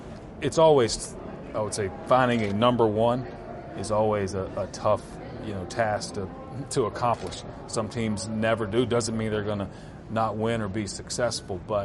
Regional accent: the South, United States; I'm from the South. My bad.

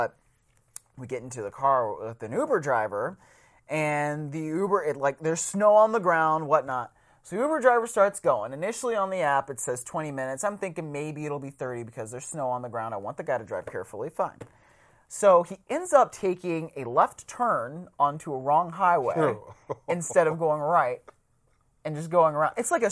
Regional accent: Cleveland, Ohio, United States; And like I am from Cleveland. I'm not like a hater of cold places.

